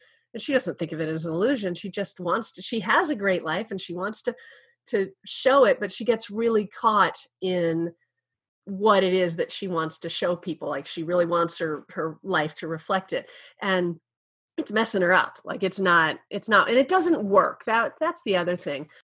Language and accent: English; Texas, United States; moved away; also born or lived in Kansas; I grew up in Texas and Kansas. I was the May. I left for New York.